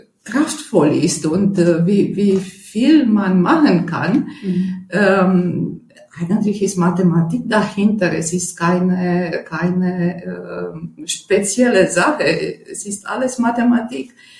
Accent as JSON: {"language": "German", "country": "Romania", "said": "Ursprünglich stamme ich aus Rumänien."}